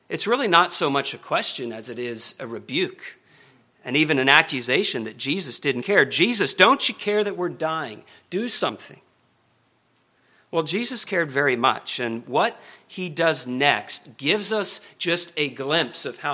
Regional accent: Oklahoma, United States; I grew up in Oklahoma in what some people call Tornado Alley.

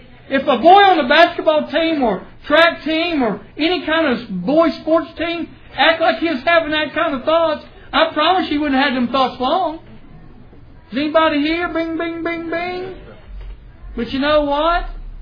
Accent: United States; I got my flag on the porch. I'm American. I'm happy, proud. But I tell you what, I want America that I grew up in back.

